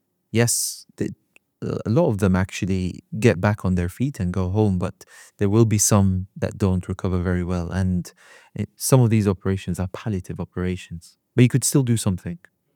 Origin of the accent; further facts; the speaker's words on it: Egypt; I'm originally from Egypt